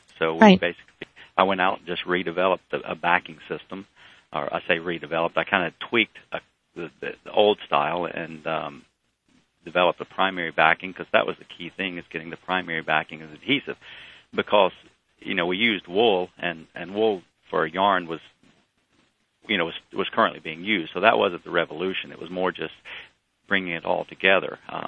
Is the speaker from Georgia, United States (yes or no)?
yes; Dalton, Georgia, United States; I'd actually seen landfills here when I grew up in Dalton. We'd take things to the landfill and you'd just see all the carpet waste that was there